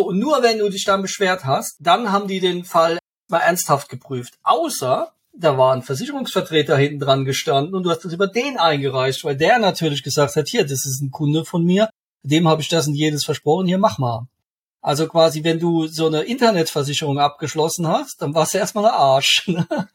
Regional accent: Ludwigshafen, Rhineland-Palatinate, Germany; Also ich bin ja neben Mannheim groß geworden in Ludwigshafen, habe auch in Mannheim studiert und war jedes Wochenende in Mannheim.

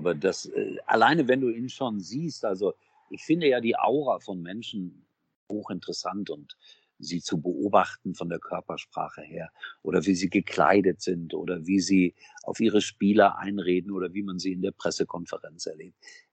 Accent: Gelsenkirchen, North Rhine-Westphalia, Germany; Guck mal, ich komme aus einer Stadt, ich bin in Schalke geboren. Das ist eine arme Stadt.

